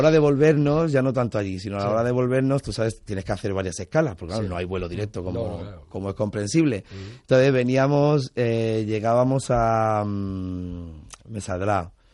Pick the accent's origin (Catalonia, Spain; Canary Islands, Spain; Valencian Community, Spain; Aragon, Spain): Catalonia, Spain; Badalona; also born or lived in Córdoba; yo soy de Badalona, soy de una ciudad pegada a Barcelona, sí. Yo me he criado siempre entre Córdoba y Badalona porque mis padres son de Córdoba y siempre hemos estado a caballo entre una ciudad y otra.